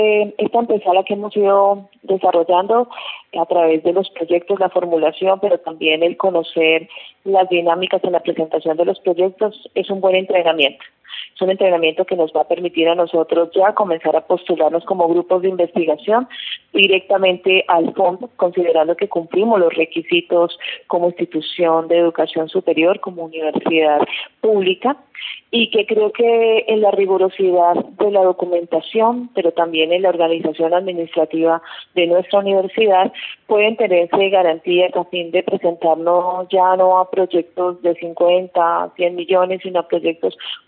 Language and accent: Spanish; Colombia; como docentes y como colombianos